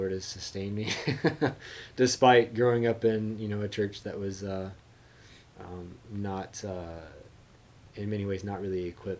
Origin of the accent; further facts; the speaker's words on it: Alabama, United States; born there; So I was born in the Deep South in Alabama and was raised in church.